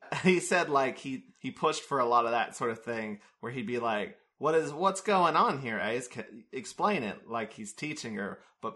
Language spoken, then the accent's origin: English; United States; Yeah, I'm too American for that.